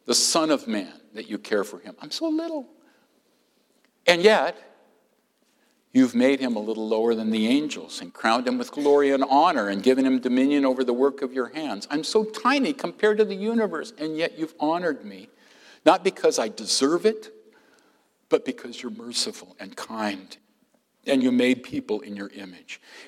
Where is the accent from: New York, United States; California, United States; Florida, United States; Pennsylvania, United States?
California, United States; He's Californian, I'm a Californian, but I don't get any credit for that.